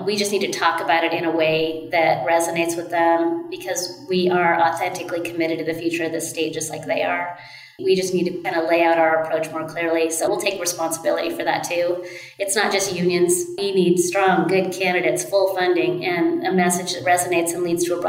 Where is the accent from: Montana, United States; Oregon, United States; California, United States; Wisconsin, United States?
Oregon, United States; I love my home state, and I understand why people come here. I understand why they love it. But we definitely need to restore an Oregon ethos